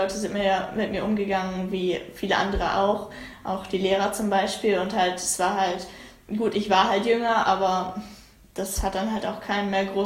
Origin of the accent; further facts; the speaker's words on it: Peine, Lower Saxony, Germany; ich komme aus Peine, bin 14 Jahre alt